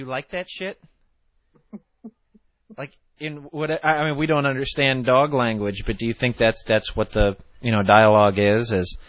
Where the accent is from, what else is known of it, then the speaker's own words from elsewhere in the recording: United States; I don't know. I mean, I guess I'm from America, so.